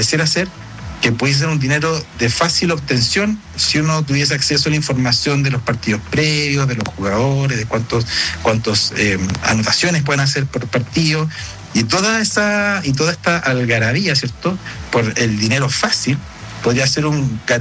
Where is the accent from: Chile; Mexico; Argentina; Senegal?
Chile; Distinto sería que nosotros como chilenos no estuviésemos utilizando las plataformas